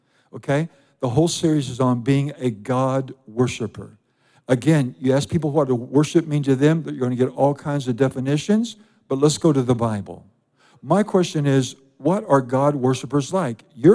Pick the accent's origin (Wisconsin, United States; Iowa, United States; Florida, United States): Iowa, United States; I'm 17 years old. I grew up in Iowa. I'm working at the Hy-Vee food store.